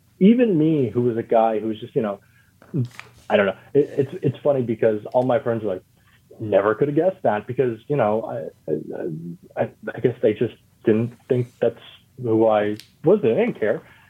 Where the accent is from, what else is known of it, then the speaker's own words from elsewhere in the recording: Florida, United States; You know, I grew up in Florida.